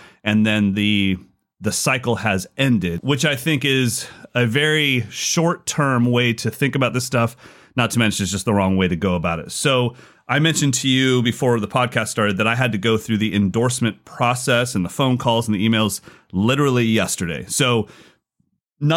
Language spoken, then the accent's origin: English; United Kingdom; I'm British.